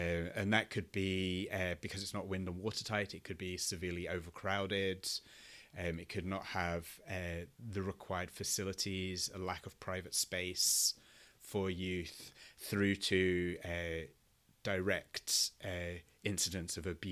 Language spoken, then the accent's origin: English; Aberdeen, Scotland, United Kingdom; born there; also born or lived in London / North Yorkshire / Edinburgh; I was born in Aberdeen, but then lived in London and North Yorkshire for a number of years, and then went to university in 99 in Edinburgh, in Scotland, and then lived in Edinburgh until 21.